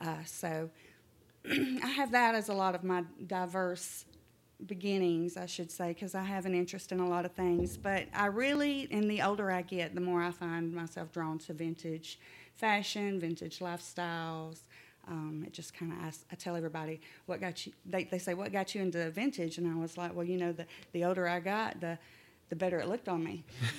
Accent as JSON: {"language": "English", "region": "Michigan", "country": "United States", "also_born_or_lived": "Alabama, United States", "said": "I'm originally from Michigan, but I have spent most of my life in the South."}